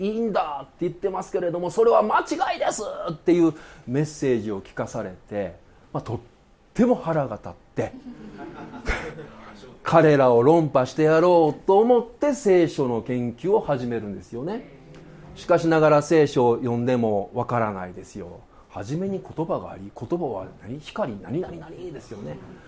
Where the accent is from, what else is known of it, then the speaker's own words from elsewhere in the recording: Kansai, Japan; 僕関西人やから、早口ですしね